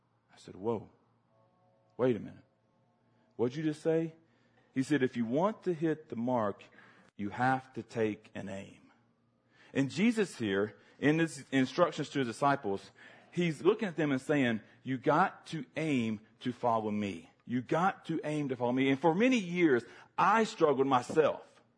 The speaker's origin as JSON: {"language": "English", "region": "Georgia", "country": "United States", "tie": "born or raised there", "said": "We live in North Carolina now, but I grew up a lot in the state of Georgia, home of SEC football, Georgia Bulldogs, go Dogs."}